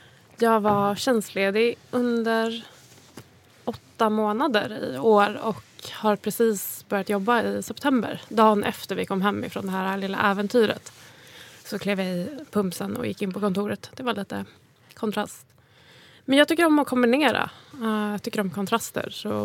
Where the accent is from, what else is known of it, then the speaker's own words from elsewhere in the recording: Bålsta, Uppsala County, Sweden; Mina barndomsår är uppväxt i en liten villa ute i Bålsta. Med skogen precis på baksidan.